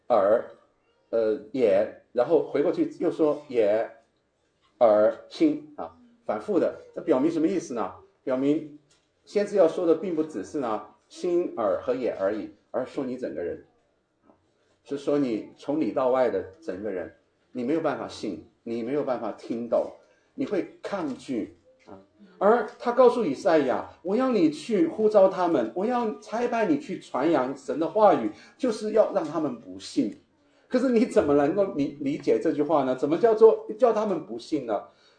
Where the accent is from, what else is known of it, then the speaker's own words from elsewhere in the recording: China; 我们中国人也是这么说的，心，我们中国人是说心被什么猪油给蒙了心，对吧？